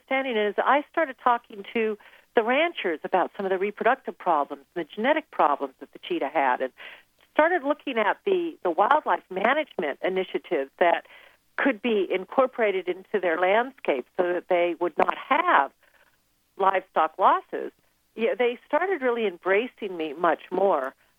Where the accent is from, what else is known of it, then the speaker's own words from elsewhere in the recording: United States; I think a lot of it in being a woman and also being an American